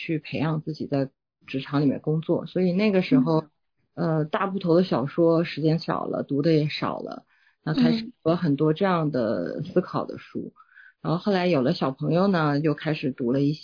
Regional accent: Northeast China, China; born there; 因为我出生在我们那个东北，这样父母双职工都是这个国企

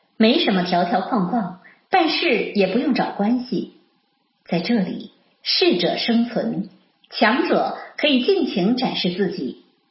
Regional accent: China; now in United States; 我们中国人性格本来是比较内敛的，

